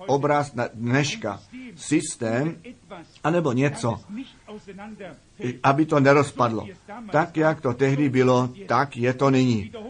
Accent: Arizona, United States; Vždyť já jsem z Arizony a některé veliké školy před krátkým časem jsem viděl

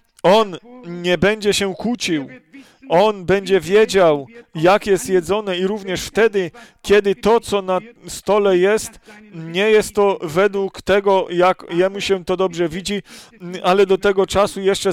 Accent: France; Polish is a second language; Ja jestem Francuzem

